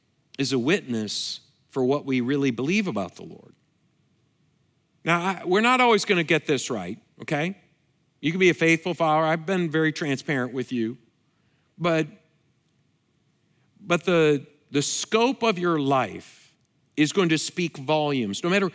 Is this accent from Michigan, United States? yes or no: yes; Lansing, Michigan, United States; But I grew up kind of in a rough part of town, in my hometown, Lansing, Michigan.